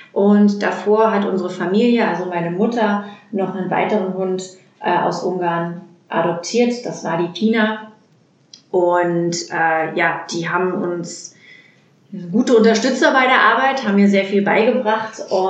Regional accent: Berlin, Germany; bin 37 Jahre alt, komme aus Berlin.

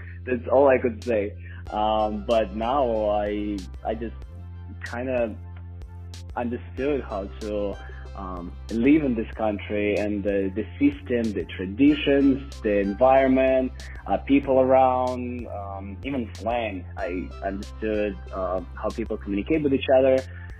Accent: Russia; English is a second language; moved away as an adult; also born or lived in New York / Chicago; now in Los Angeles, United States; I'm from Russia. I came to United States, I would say like 5 years ago.

